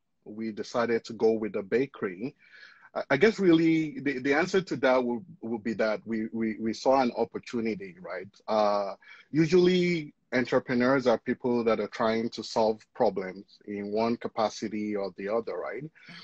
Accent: Nigeria; now in Canada; I'm a Nigerian Canadian.

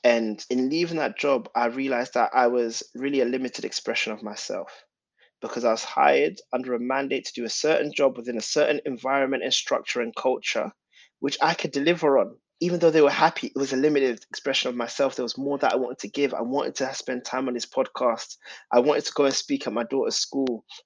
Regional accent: Tottenham, London, United Kingdom; growing up, the reason that was important is because growing up in Tottenham, by saying no to selling drugs, by saying no to that robbery, by saying no to fighting

